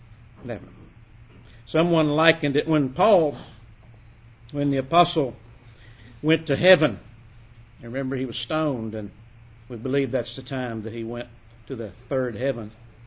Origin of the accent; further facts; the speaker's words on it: Kentucky, United States; moved away as an adult; now in Virginia, United States; From a boy who was born and raised in Kentucky, which at the time I thought was the only state on earth. And now, having lived in the gorgeous state of Virginia for 22 years